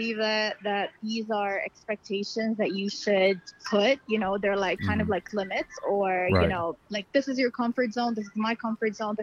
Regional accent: New York, United States; Oh, so I'm from New York.

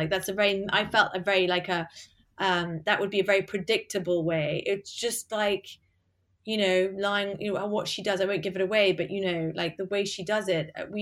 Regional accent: England, United Kingdom; we're both English, you know?

